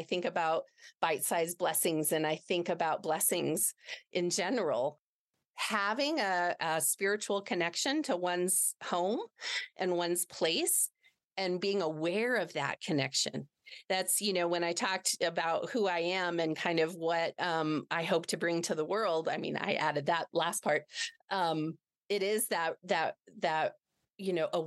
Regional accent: New Mexico, United States; So I mentioned, you know, I'm from here. I was born here in New Mexico.

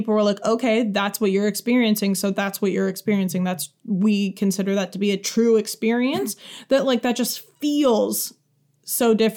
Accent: Midwest, United States; That's the most LA thing I've said as the Midwesterner on this show.

